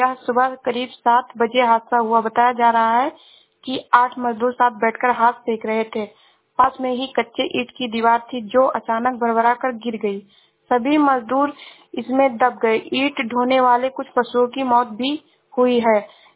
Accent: Shravasti, Uttar Pradesh, India; मैं जिला श्रावस्ती से हूँ

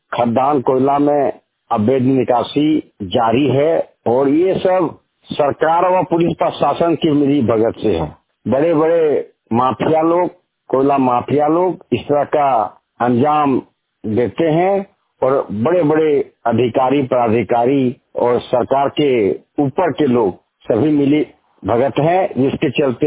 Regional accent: Basantpur, Jharkhand, India; देवघर जिला से थाना जसीडी ग्राम बसंतपुर का रहने वाला हूँ। सामाजिक व कृषक हूँ।

